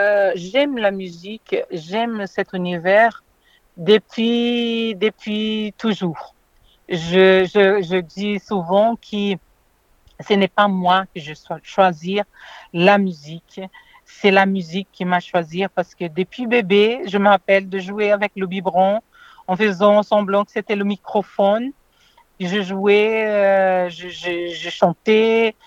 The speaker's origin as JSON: {"language": "French", "country": "Brazil", "second_language": "French", "moved": "yes", "lives_now": "France", "said": "Oui, oui, je suis brésilienne. J'habite en France, ça fait déjà 23 ans."}